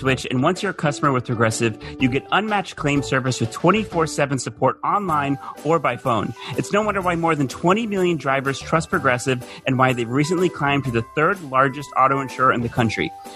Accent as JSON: {"language": "English", "region": "Texas", "country": "United States", "tie": "born or raised there", "said": "But it's like, that is like a dude thing. Like, I grew up in Texas."}